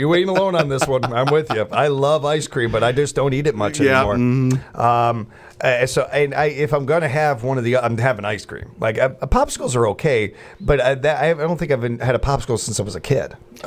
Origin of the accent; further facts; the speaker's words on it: Chicago, Illinois, United States; But again, I'm a Chicagoan.